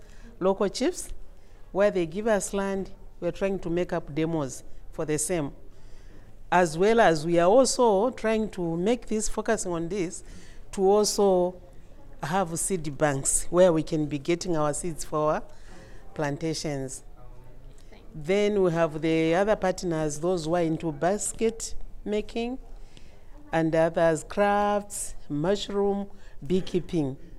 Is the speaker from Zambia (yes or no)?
yes; Choma, Southern Province, Zambia; I'm from Zambia, in the southern province area, in the district called Choma. Yes.